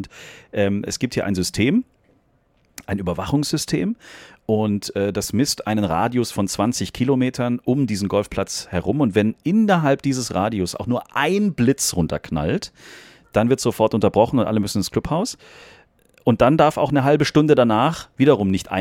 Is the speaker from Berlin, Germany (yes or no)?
no; Stuttgart, Baden-Württemberg, Germany; Ich als Stuttgarter